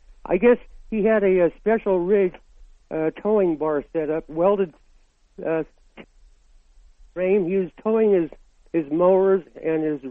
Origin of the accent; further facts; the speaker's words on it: Reno, Nevada, United States; I worked for an old hay farmer up in Reno, my hometown.